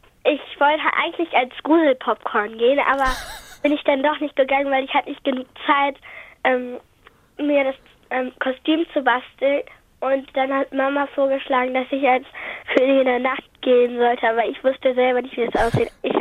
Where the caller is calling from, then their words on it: Hamburg, Germany; Aus Hamburg.